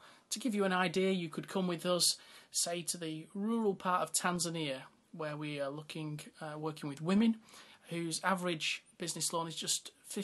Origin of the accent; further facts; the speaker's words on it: Bury, North West England, United Kingdom; accent: northern; now in London, United Kingdom; Well, my accent gives me away as somebody from a northern mill town, Bury, in fact. You know where black puddings originate from. I'm very proud of my heritage, though it's actually 22 years now since I left home to come to this part of East London